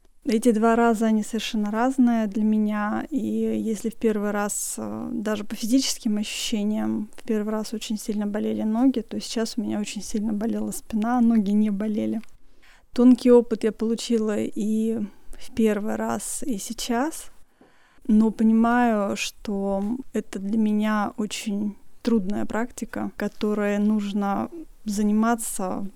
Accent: Moscow, Russia; я из Москвы.

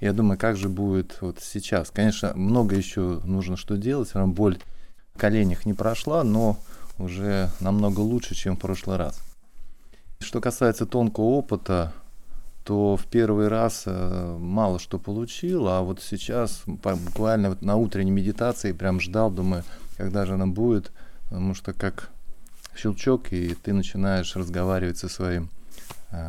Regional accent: Moscow, Russia; я из Москвы, и здесь уже не первый раз

